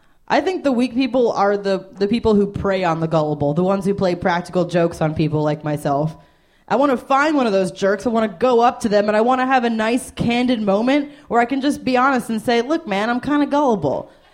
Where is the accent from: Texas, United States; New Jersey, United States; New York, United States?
New Jersey, United States; South Orange; also born or lived in Asheville, North Carolina; now in Washington, United States; I'm from South Orange, New Jersey, but I just moved from Asheville, North Carolina.